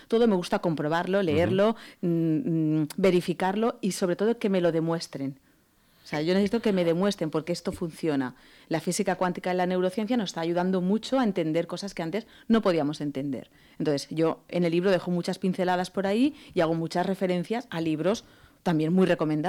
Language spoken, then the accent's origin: Spanish; Moncada, Valencian Community, Spain; now in Catarroja, Spain; yo no soy de Catarroja, yo llevo 20 años allí, pero siento Catarroja como si... Yo soy de Moncada.